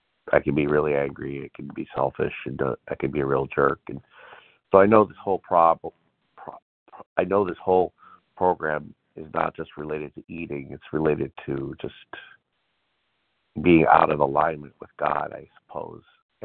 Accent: Michigan, United States; I'm also from Michigan, but I've been living in L.A.

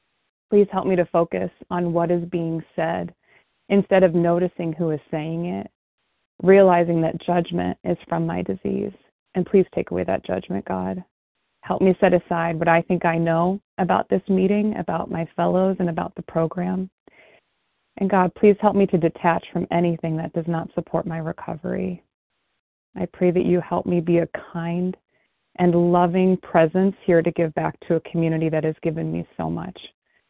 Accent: Akron, Ohio, United States; I'm from Akron. I'm from Ohio, and it's a snow globe here right now.

